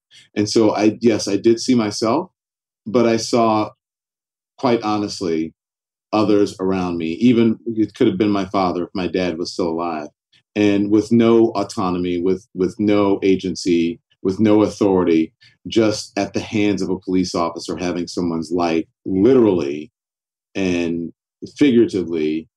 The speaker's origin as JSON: {"language": "English", "country": "United States", "tie": "born or raised there", "said": "It's because of growing up in America. It's because of the history of this country."}